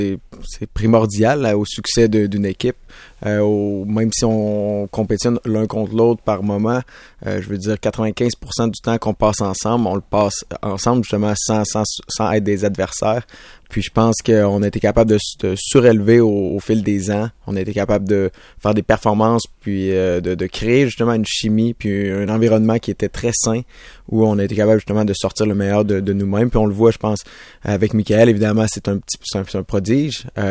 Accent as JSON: {"language": "French", "town": "Stoneham", "region": "Quebec", "country": "Canada", "tie": "born or raised there", "said": "J'ai grandi à Stoneham. J'ai grandi dans un petit chalet que mes parents ont toujours encore aujourd'hui."}